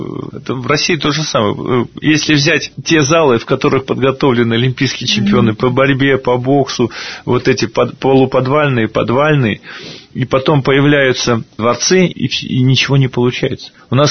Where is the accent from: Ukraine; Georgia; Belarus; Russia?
Belarus; Мы, белорусы, можем добиваться огромных результатов